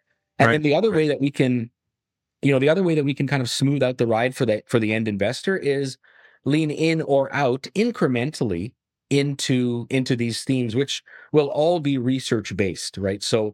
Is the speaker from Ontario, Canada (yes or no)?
yes; Ottawa, Ontario, Canada; I was raised in Ottawa